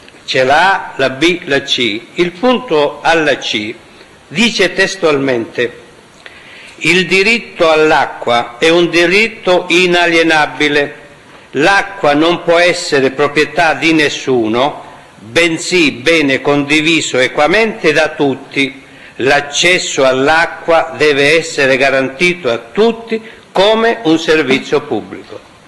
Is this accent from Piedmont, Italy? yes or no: no; Calabria, Italy; io che sono calabrese